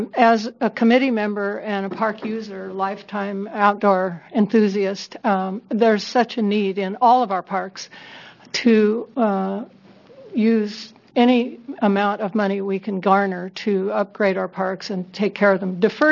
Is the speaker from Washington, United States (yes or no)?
no; Eugene, Oregon, United States; I'm from Eugene, Oregon.